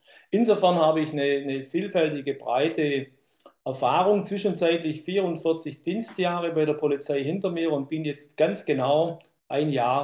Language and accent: German; Baden-Württemberg, Germany; Ich komme aus dem Herzen von Baden-Württemberg, Oberschwaben, etwa 50 Kilometer vom Bodensee weg. Dort bin ich aufgewachsen, dort bin ich sozialisiert